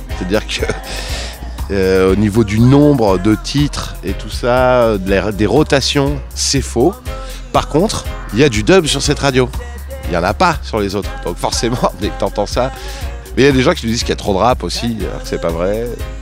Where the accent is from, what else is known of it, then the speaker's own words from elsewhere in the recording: Barnave, Auvergne-Rhône-Alpes, France; je viens de Barnave.